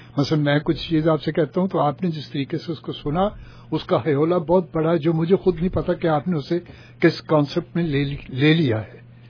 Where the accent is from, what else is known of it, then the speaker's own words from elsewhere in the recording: Lahore, Punjab, Pakistan; جب میں لاہور سے آیا تھا, جب بچپن کی بات کر رہا ہوں